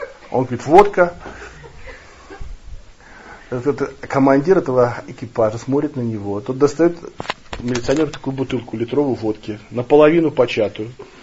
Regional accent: Saint Petersburg, Russia; Я говорю, здравствуйте, вот мы из Петербурга.

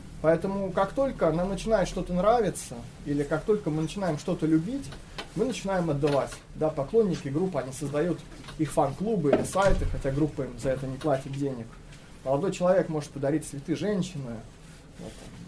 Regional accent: Smolensk, Smolensk Oblast, Russia; я сам из Смоленска

